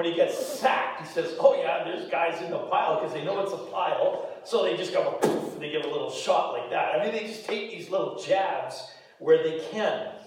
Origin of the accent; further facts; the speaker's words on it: Golden, British Columbia, Canada; I grew up in Golden, BC, and we never saw a black guy in our town.